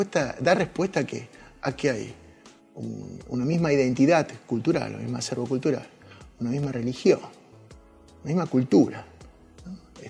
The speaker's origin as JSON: {"language": "Spanish", "country": "Argentina", "said": "nosotros, como argentinos, nos deja en una muy, pero muy mala posición."}